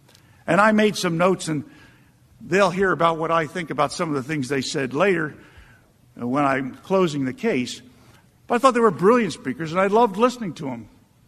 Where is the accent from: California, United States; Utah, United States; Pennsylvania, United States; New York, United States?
Pennsylvania, United States; Philadelphia; Paraphrasing the famous quote from Benjamin Franklin, who, as a Philadelphian, I feel as though I can do that because he's a my founding father, too.